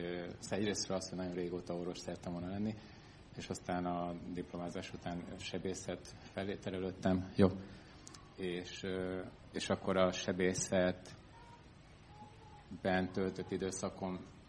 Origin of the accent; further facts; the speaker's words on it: Budapest, Hungary; Budapestről származunk, az Orvosi Egyetemen ismertük meg egymást, mindketten gyakorló orvosok vagyunk. És hát 10 évet éltünk vidéken, aztán most egy pár éve a gyerekek, ahogy nőttek, visszaköltöztünk Budapestre, Budaörsre